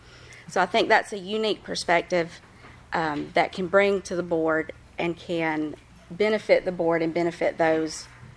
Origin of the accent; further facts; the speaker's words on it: Georgia, United States; I'm a lifetime resident of White County, a product of White County school systems.